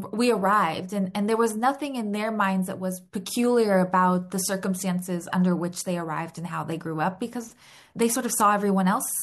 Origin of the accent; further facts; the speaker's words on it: Los Angeles, California, United States; I'm born and raised in Los Angeles, so I went to UCLA and then across town for my PhD at USC.